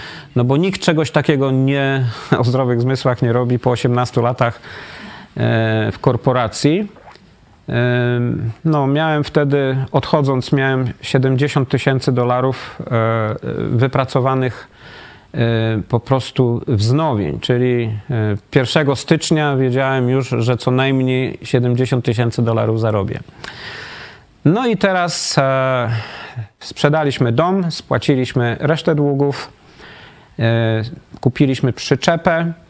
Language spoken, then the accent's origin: Polish; Wrocław, Lower Silesian Voivodeship, Poland; Mimo to, że ja jestem z Wrocławia, żona z Gdyni, jednak zdecydowaliśmy, że przyjedziemy do miasta, gdzie nikogo nie znamy.